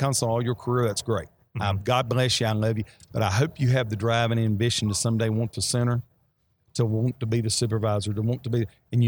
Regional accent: North Carolina, United States; also born or lived in Texas / Alabama; You know, I'm born and raised in North Carolina, but my other two states is Texas and Alabama, and not necessarily in that order.

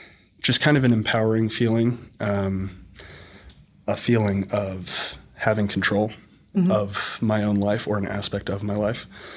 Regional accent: California, United States; the LA Fit Expo, but I'm from Orange County. So we just drove right up there.

